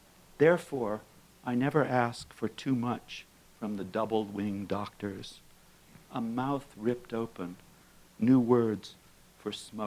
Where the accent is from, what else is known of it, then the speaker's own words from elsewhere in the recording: Yokohama, Kanagawa, Japan; Part of these poems reflect my experience of growing up in Japan right after World War II. And this is a scene out of that. It's playing with the kids of a school for the blind right next door to where we lived in Yokohama.